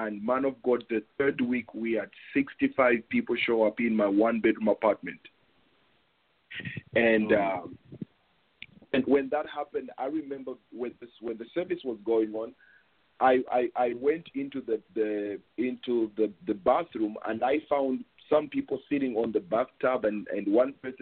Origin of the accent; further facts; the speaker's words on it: Botswana; moved away as an adult; now in United States; When I came from Botswana, I before I came to the United States, I was running a church in Botswana